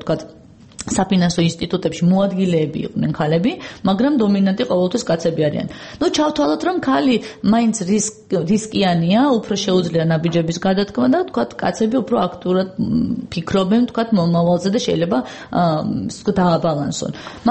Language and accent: Georgian; Tbilisi, Georgia; მე თბილისიდან, თბილისიდან დავიბადე, გავიზარდე და აქ ცხოვრობდი, აქაც მქონდა და მაქვს ბიზნესი. წავედი რეგიონში